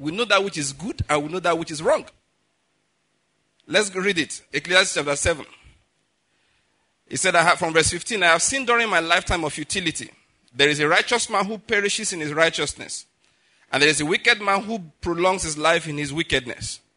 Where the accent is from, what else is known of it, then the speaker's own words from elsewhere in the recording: Western Nigeria, Nigeria; born there; I was born in Western Nigeria. My parents are of the Yoruba extraction.